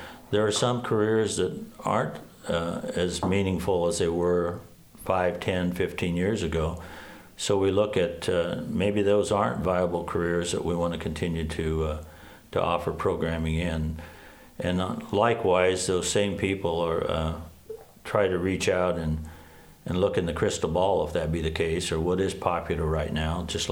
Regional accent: Iowa, United States; I'm born and raised in Iowa, from just north of Des Moines.

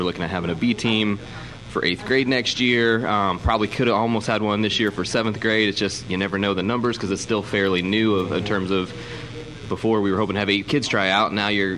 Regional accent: Indiana, United States; I just saw a thing, not my hometown, but in the area, but there in Indiana

